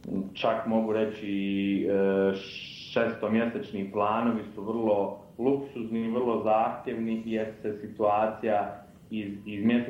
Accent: Split-Dalmatia County, Croatia; to djetinjstvo koje sam uveo na Braču, u jednom vrlo malom bitovom mjestu.

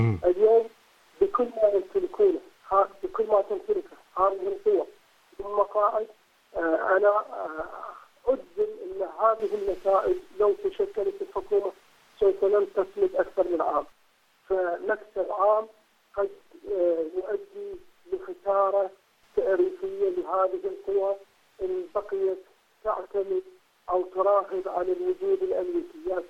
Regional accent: Iraq; نحن كشعب عراقي

